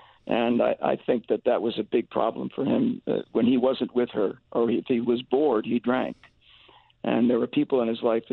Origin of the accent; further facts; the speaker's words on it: Connecticut, United States; I'm from Connecticut originally.